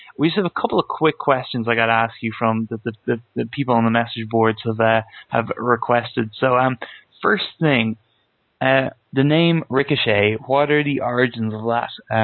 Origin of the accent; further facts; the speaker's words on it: Ireland; And as an Irishman, I was very happy to hear that there was an Irish wrestler out there